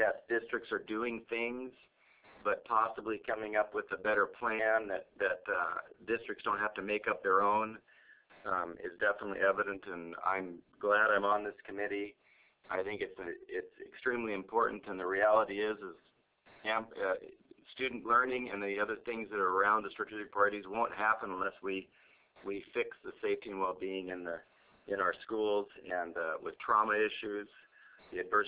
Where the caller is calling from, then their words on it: Glen Allen, Alaska, United States; I'm calling in from Glen Allen, Alaska.